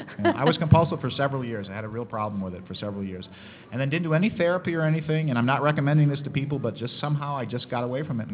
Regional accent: Glens Falls, New York, United States; Oh, well, I am from New York State, like Howard's from Brooklyn, in a small town called near Saratoga called Glens Falls, and I got hooked at Saratoga

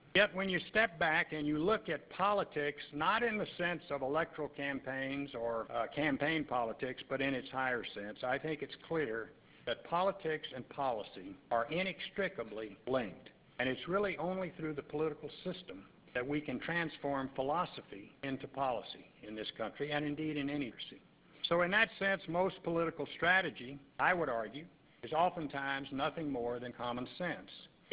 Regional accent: Texas, United States; the fellow from my home state of Texas

